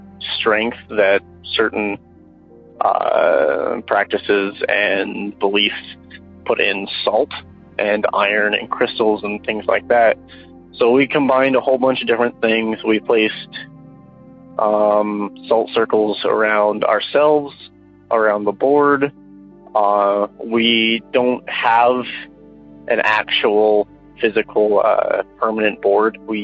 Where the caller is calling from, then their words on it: Utah, United States; Hello, I'm calling in from Utah. … I'm a really recent listener